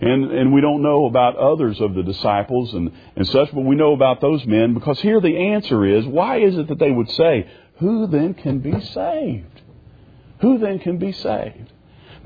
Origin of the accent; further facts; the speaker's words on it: Ohio, United States; moved away as an adult; also born or lived in St. Louis; I moved from Southern Ohio in 1985, moved out to St. Louis, and in 87 the Lord saved me.